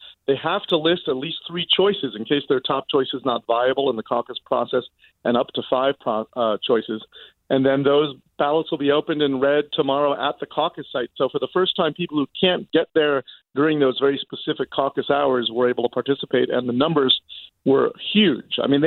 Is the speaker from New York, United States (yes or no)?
no; California, United States; And for people in my home state, California, they were watching that very carefully